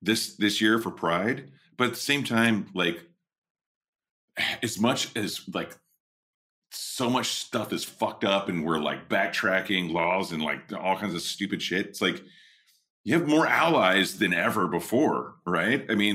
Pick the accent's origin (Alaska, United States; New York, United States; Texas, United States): Texas, United States; like growing up in Texas and like we're old state neighbors, you know, we're from the same zone